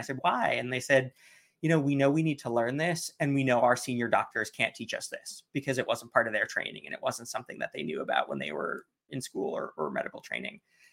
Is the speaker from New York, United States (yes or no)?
yes; New York, United States; I grew up in New York and would see them on holidays and we'd talk a lot